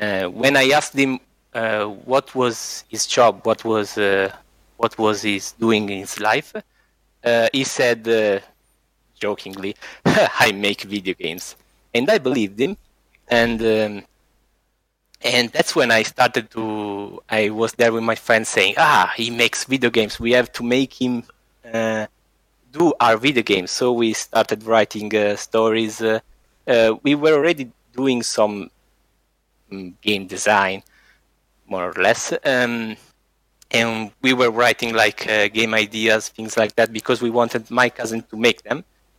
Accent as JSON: {"language": "English", "country": "Italy", "said": "I'm from Italy."}